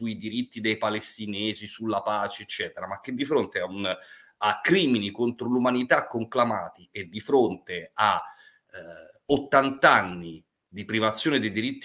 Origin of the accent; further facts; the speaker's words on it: Rome, Lazio, Italy; No, sono di Roma.